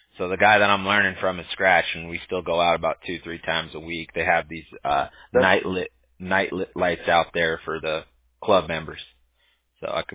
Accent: Newport Beach, California, United States; I grew up in Newport Beach in Southern California.

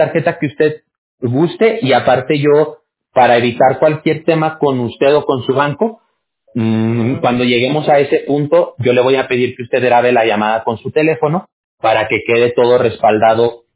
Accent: Mexico; Yo soy mexicano. Yo soy de México.

